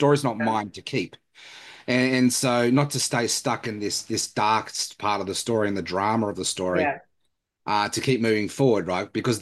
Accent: Australia; especially as an Australian man. Working on the land, like I left school at year nine. I grew up in that laborer environment

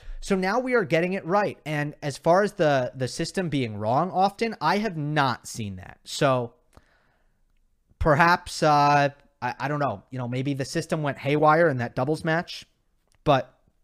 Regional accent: Australia; I'm from Australia and think that's the most annoying Australian accent

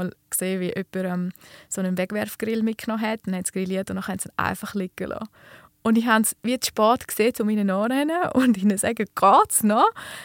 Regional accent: Flims, Graubünden, Switzerland; das ist eine mega schöne Tour, halt in meiner Heimat. Also ich bin ein riesengroßer Flims-Fan. Ich finde, wir haben ein sehr schönes Zuhause.

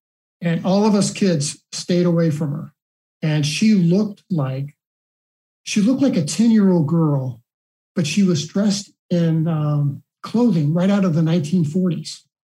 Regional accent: St. Louis, Missouri, United States; now in Michigan, United States; Now, I grew up in St. Louis, Missouri, but eventually moved to Michigan.

